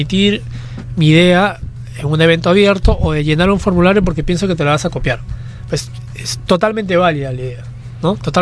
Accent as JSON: {"language": "Spanish", "country": "Peru", "said": "Hay innovación, pero como peruanos tenemos que exigirnos aún más."}